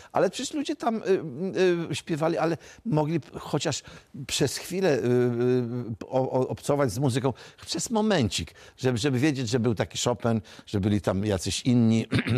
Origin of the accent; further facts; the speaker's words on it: Włocławek, Kuyavian-Pomeranian Voivodeship, Poland; bo ja pochodzę z Włocławka